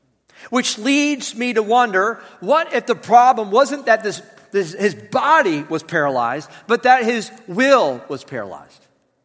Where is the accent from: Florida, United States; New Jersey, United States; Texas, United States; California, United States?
Florida, United States; I think about growing up and where I grew up in Northwest Florida, great area, but let me be honest with you, the goal of life was not really that big of a deal.